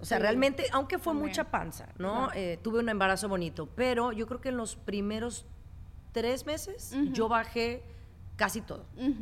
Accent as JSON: {"language": "Spanish", "country": "Mexico", "moved": "yes", "lives_now": "United States", "said": "Fíjate, cuando yo como que emigré de México a Estados Unidos, como que había problemas familiares, había tensión familiar"}